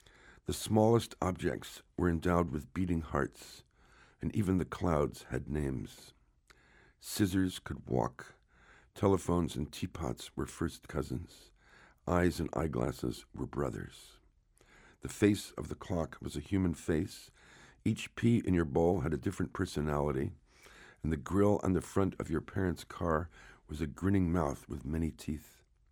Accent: Newark, New Jersey, United States; I'm from Newark, New Jersey

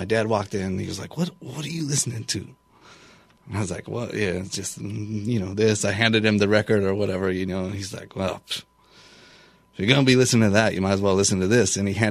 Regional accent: United States; growing up in Wyoming and in the, you know, where we were in Wyoming, and it's kind of people here say the middle of nowhere.

